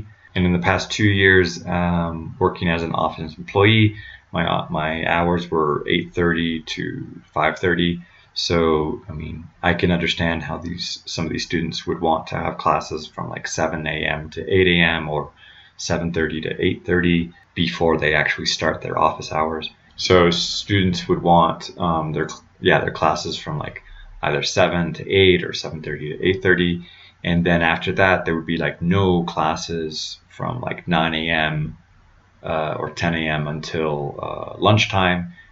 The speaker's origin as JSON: {"language": "English", "country": "United States", "lives_now": "France", "said": "And as an American, I remember, well, if when I was working in the States"}